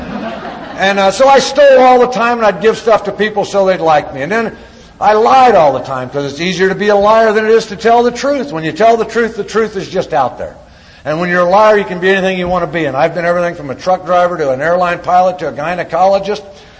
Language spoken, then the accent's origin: English; Illinois, United States; that's the way it was for me growing up in Illinois.